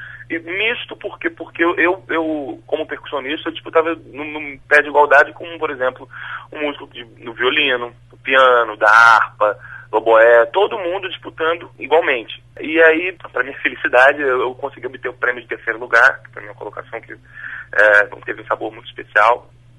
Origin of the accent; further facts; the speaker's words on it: Rio de Janeiro, Brazil; Bom, isso no Rio de Janeiro, na minha infância, na verdade, né? Porque eu sou carioca, na verdade, mas moro aqui há muito tempo.